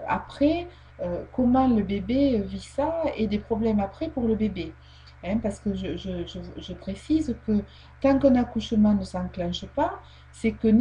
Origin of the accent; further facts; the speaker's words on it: France; parce que chez nous, en France, malheureusement